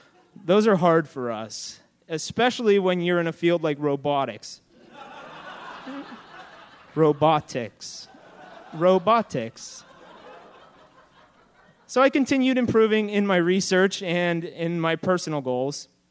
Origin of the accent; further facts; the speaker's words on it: Pittsburgh, Pennsylvania, United States; whenever they would ask me where I was from, I would tell them, "I'm from Pittsburgh."